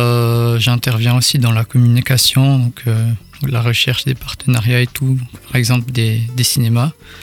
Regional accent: Madagascar; moved away as an adult; now in France; je suis originaire de Madagascar. Donc, je suis arrivé en France l'année dernière. Donc il y a un an précisément.

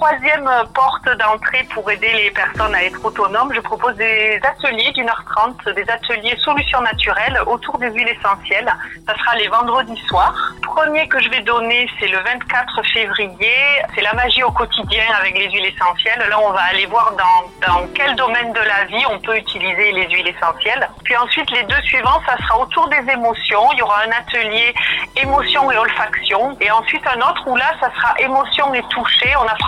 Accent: Vic-Fezensac, Occitanie, France; born there; J'ai 46 ans, je suis gersoise, je suis née à Vic-Fezensac.

